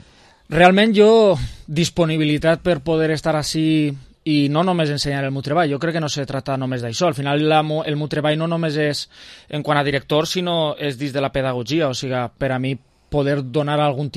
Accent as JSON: {"language": "Catalan", "town": "Vila-real", "region": "Valencian Community", "country": "Spain", "tie": "born or raised there", "said": "me considere, soc fill de Vila-real"}